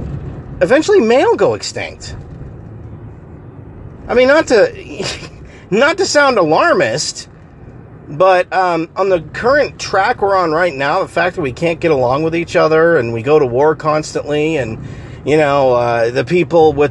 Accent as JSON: {"language": "English", "region": "Massachusetts", "country": "United States", "tie": "born or raised there", "said": "I grew up in Massachusetts, and while I was in high school to after I graduated high school, the Big Dig was a thing."}